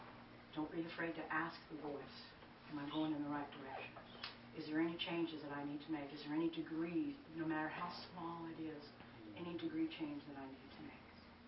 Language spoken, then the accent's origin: English; Chesapeake Bay, United States; I was raised on the Chesapeake Bay, and we always had powerboats.